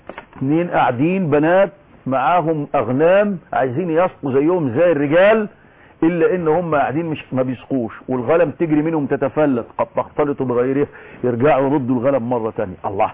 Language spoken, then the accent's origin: Arabic; Shubra, Cairo Governorate, Egypt; ولكن انا اصلا من شبرا